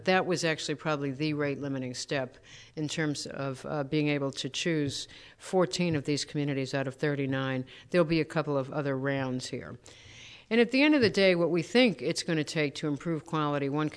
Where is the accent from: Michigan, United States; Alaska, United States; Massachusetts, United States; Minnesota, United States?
Massachusetts, United States; similar to Tip O'Neill, I am from Massachusetts